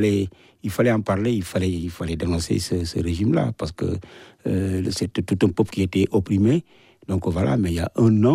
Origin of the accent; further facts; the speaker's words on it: Senegal; on a gardé notre identité en tant que Sénégalais, en tant qu'Africain.